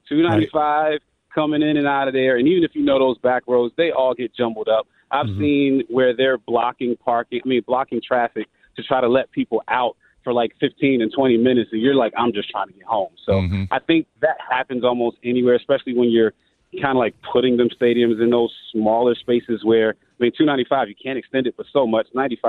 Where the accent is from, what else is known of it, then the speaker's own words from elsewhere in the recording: Baltimore, Maryland, United States; So listen, I'm from Baltimore, and my mom lives right around the corner from FedEx Field.